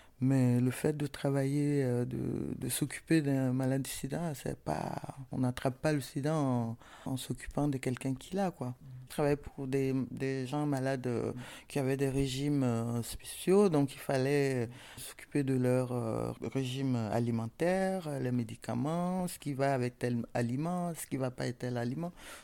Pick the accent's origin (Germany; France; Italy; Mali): Mali; Ségou; Moi, je suis d'origine malienne. Hein. Je viens de Bambara, de Ségou, les falaises de Bandiagara et tout.